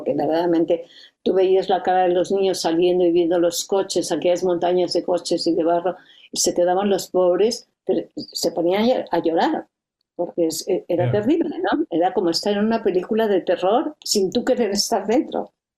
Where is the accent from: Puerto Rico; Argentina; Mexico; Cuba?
Mexico; yo soy mexicana de nacimiento y ahí todos los niños sabemos